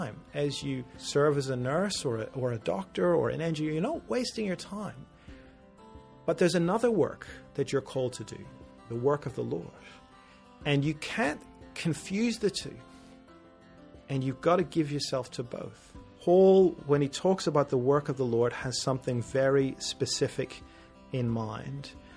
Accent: Northern Ireland, United Kingdom; accent: Northern Irish; No, I feel ashamed of my my lack of Northern Irish accent.

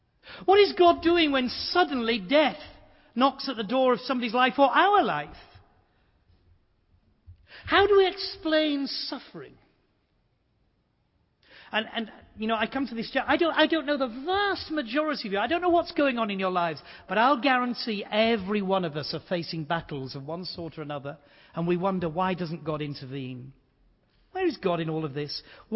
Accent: Yorkshire and the Humber, United Kingdom; He's from Lancashire, I'm from Yorkshire. We're supposed to be rivals, but we two are Christians, so we're friends.

